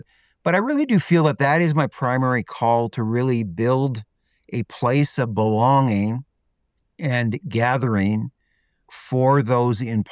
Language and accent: English; Ontario, Canada; I grew up in a neighborhood. I grew up in Ontario, originally from Ontario.